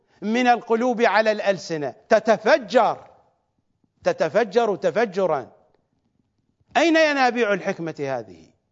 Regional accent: Iraq; now in Manchester, United Kingdom; في نفس الوقت الذي خرجت فيه أنا وغيري من العراق سنة 1980

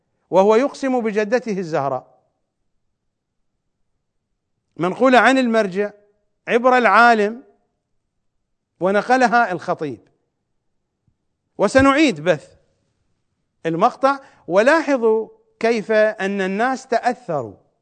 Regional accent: Iraq; accent: Iraqi; يعني شخص يلبس صاية، الصاية في لهجتنا العراقية وهي كلمة جاء بها من اللغة الفارسية

